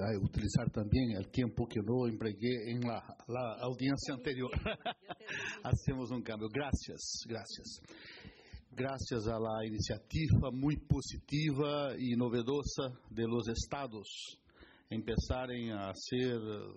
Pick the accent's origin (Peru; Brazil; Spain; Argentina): Brazil; Spanish is a second language; yo personalmente trabajé en mi país